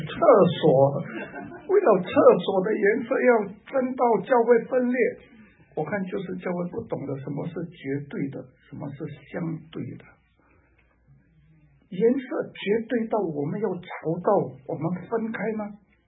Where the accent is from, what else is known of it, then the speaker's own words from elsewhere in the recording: Singapore; 所以我们新加坡人很听话的啊，两个就是两个了。